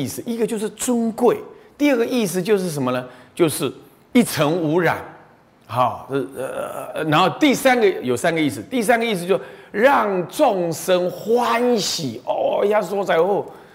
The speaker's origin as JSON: {"language": "Chinese", "town": "Beitou", "region": "Taipei", "country": "Taiwan", "tie": "born or raised there", "said": "你说北投，我的故乡那个北投，北投在前一站叫做奇里岸。"}